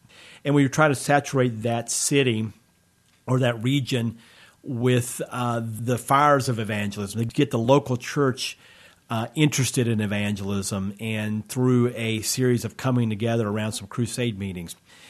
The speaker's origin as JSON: {"language": "English", "town": "Harrisonburg", "region": "Virginia", "country": "United States", "tie": "born or raised there", "said": "we did an event here in Harrisonburg. So it was kind of neat to come back to my hometown and do something there."}